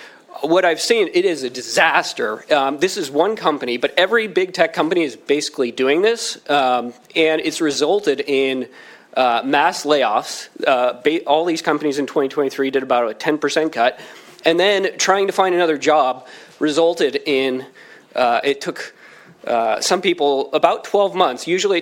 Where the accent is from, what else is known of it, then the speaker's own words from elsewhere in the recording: Gig Harbor, Washington, United States; I'm from Gig Harbor.